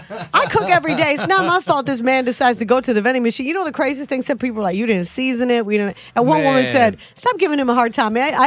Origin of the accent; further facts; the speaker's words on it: Southern United States, United States; My nana used to make sun tea. You know, I'm from the South.